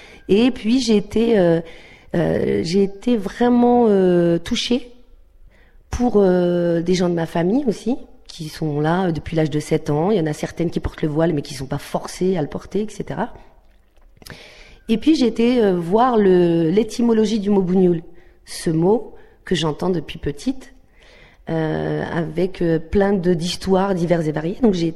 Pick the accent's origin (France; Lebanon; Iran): France; Nouvelle-Aquitaine; born there; Je suis née en Charente.